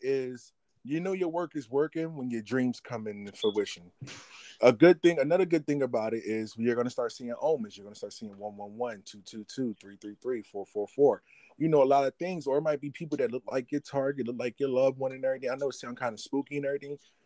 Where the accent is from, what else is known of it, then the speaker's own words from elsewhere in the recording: Philadelphia, Pennsylvania, United States; About me, I'm from Philadelphia, born and raised. I was born in North Philadelphia, and then I was raised in West Philadelphia. Right now, I currently reside in Center City, Philadelphia, so everything's looking pretty good.